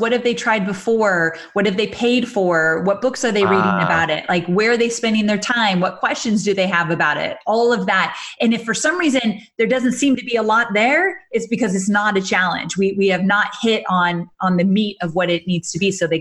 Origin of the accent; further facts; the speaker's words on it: California, United States; Orange County, California.